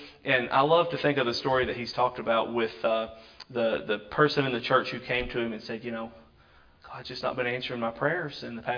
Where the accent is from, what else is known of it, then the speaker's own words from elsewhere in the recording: United States; I think sometimes that's being an American. We want things now.